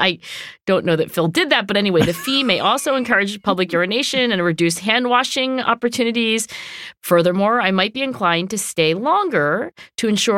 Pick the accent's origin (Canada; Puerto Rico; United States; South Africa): Canada; She is from Europe. I'm from Canada.